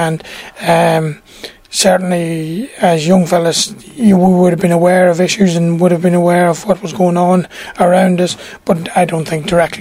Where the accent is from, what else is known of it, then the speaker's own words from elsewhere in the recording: Canolly, Northern Ireland, United Kingdom; I'm originally from Canolly, which is the neighbouring village up the road. It's about 4 miles from here, and I studied in Belfast and Glasgow, and then when I got married, I returned to Derrylin.